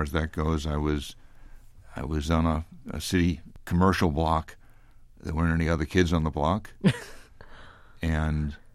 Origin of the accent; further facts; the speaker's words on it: Medford, Massachusetts, United States; I grew up in Medford, a very modest background. I had one sister. We lived with our parents and a one-bedroom apartment up over a liquor store and a laundromat on Salem Street in Medford